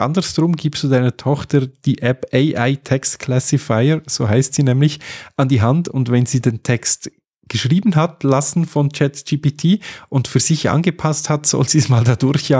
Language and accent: German; Switzerland; Das ist für diejenigen, die nicht wissen, was es ist, bei uns in der Schweiz, bei euch heißt es, glaube ich, wie heißt es, Bahn 100 und so weiter?